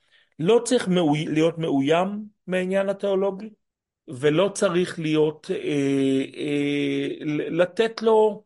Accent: Jerusalem, Jerusalem District, Israel; אני גדלתי בישראל, בירושלים, שבה אנשים דיברו תנ״כית.

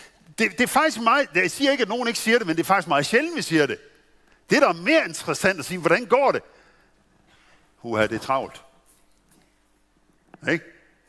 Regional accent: Central Denmark Region, Denmark; der hvor jeg kommer fra, det er sådan Midtjylland-agtigt.

